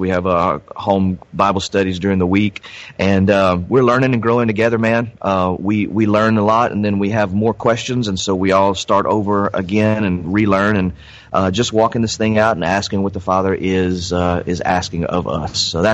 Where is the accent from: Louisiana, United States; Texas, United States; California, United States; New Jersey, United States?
Louisiana, United States; now in DeRidder, United States; I'm not from DeRidder originally. I'm from South Louisiana, Cajun, and moved to DeRidder in 2000.